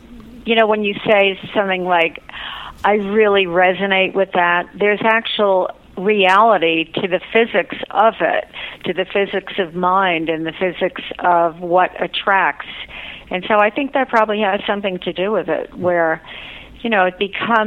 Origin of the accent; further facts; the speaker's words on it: Shrewsbury, New Jersey, United States; now in Miami, United States; No, I grew up in Shrewsbury, New Jersey, and my grandparents lived on Miami Beach, so I've been coming here every year with the family since I was three